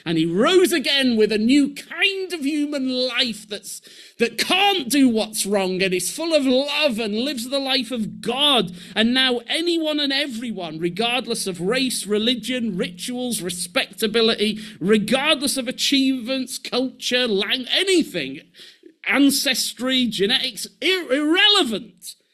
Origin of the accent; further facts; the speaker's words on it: United Kingdom; well, as British people, we're like, no, you meant a holy handshake, surely.